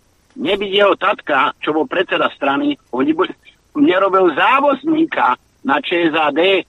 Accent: Prievidza, Trenčín Region, Slovakia; No, ja som z Prievidze. Ja som tú dobu zažil.

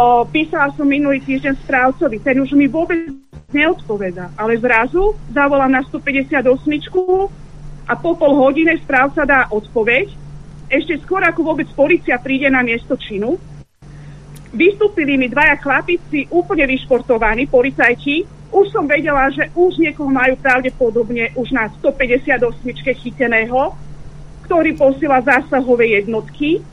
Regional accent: Bratislava, Bratislava Region, Slovakia; som z Bratislavy, zo Starého Mesta.

